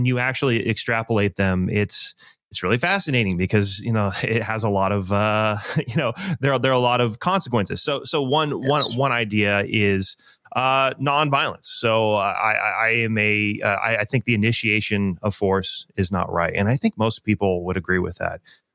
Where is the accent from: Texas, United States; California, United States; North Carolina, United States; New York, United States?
Texas, United States; Austin; You know, I'm from Texas, so you can imagine how that goes.